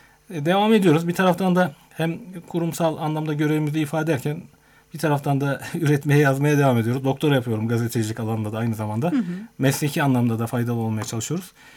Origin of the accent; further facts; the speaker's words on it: Kumru, Ordu, Turkey; Ben 1974 Ordu Kumru doğumluyum. Gençlik yıllarımız üniversite çağına kadar Kumru'da geçti. Ankara'da kısa bir süre yaşadım.